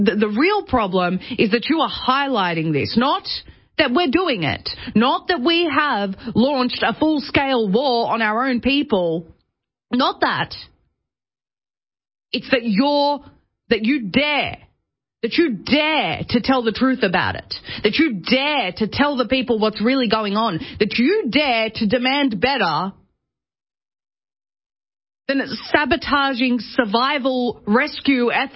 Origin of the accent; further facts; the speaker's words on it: Australia; and I'll tell you, as an Australian, I know that people in Australia are very interested in this situation